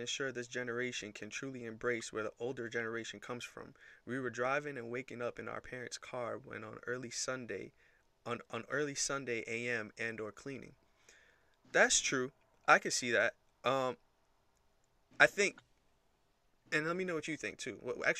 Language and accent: English; Jamaica; And for my family, we're Jamaican